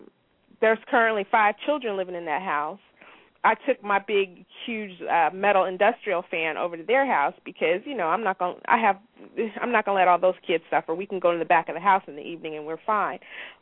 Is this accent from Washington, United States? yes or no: no; San Diego, California, United States; I grew up in San Diego, California.